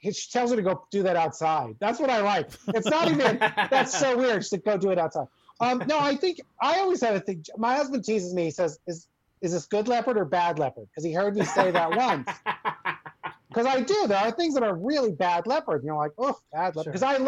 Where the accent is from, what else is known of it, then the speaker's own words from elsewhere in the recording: New Jersey, United States; and I'm from New Jersey, so it's you can't really pick